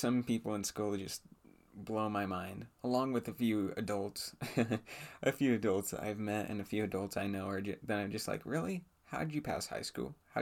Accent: United States; So I'd like to start off talking about my home country, America, as a whole.

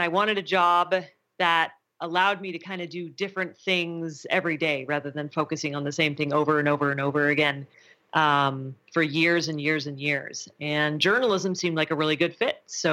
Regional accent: Idaho Falls, Idaho, United States; also born or lived in Washington, D.C.; So I grew up in Idaho Falls, which is where you guys are, and then kind of bounced around the U.S. a little bit and ended up living in Washington, D.C.

